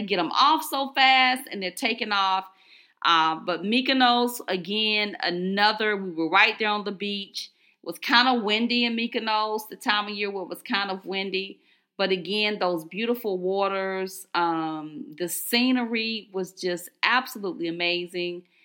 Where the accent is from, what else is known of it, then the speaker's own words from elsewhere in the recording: Georgia, United States; And people want to know, you know, are you American? You know, where are you from? And we say Georgia, and then we always talk about … you know, because everybody knows